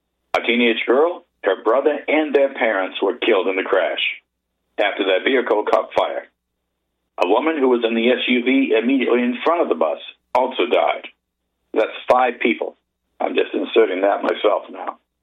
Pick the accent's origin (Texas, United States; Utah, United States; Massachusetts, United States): Massachusetts, United States; now in Maryland, United States; my current home state, Maryland, my home state when I was growing up, Massachusetts, and New York State.